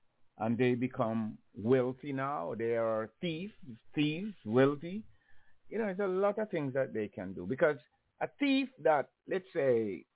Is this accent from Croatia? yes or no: no; Jamaica; I grew up in Jamaica, a slavery country, where my species, or if you want to call it my race